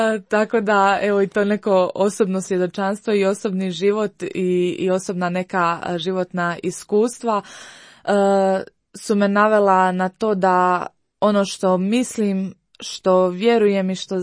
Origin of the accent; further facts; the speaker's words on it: Imotski, Split-Dalmatia County, Croatia; a ja sam inače rođena i odrasla u Imotskom